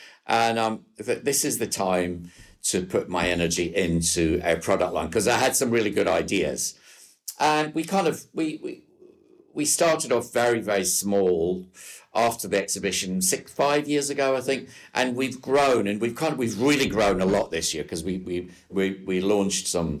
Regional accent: Scotland, United Kingdom; born there; moved away as an adult; now in London, United Kingdom; I was born in Scotland. Yeah.

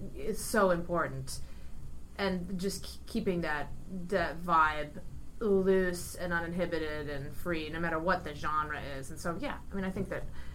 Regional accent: Ohio, United States; I have two younger brothers. My parents are wicked funny. I grew up in Ohio.

